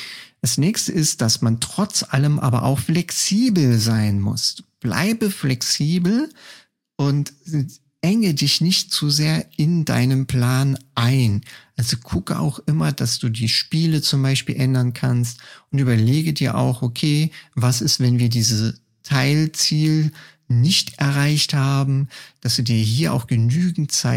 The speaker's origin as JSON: {"language": "German", "region": "Saarland", "country": "Germany", "said": "tröppelchenweise, sagt man bei uns im Saarland"}